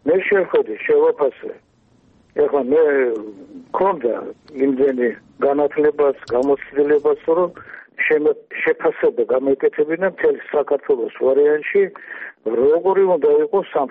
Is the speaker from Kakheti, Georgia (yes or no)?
no; Tbilisi, Georgia; born there; მაგრამ მე ხომ თბილისში დავიბადე